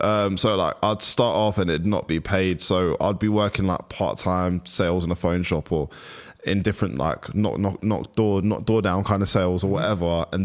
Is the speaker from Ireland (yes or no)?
no; Nigeria; I'm Nigerian, as you can tell by my name.